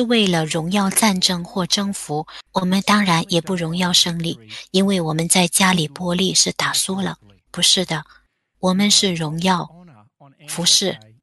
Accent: New South Wales, Australia; 我在新州乡下成长的时候，并不熟悉这些东西。

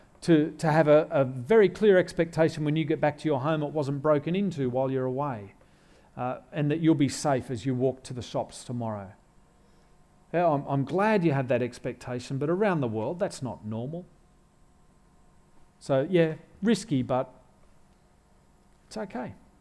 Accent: Australia; And we as Australian Christians have different gifts and resources.

